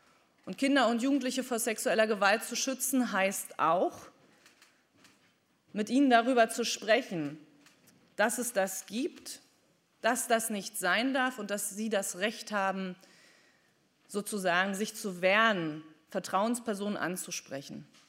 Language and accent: German; Schwerin, Mecklenburg-Vorpommern, Germany; In meiner Heimatstadt Schwerin